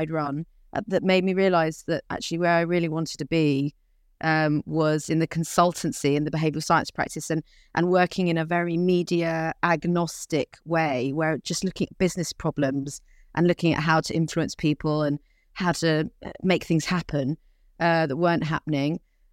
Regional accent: Hastings, South East England, United Kingdom; who had moved to my hometown of Hastings and had painted the seafront with these lovely, great, big, beautiful letters on the shop shutters down there.

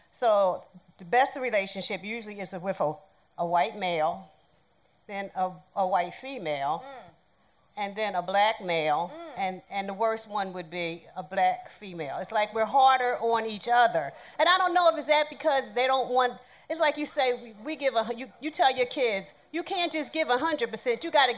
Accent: Philadelphia, Pennsylvania, United States; I'm from Philly.

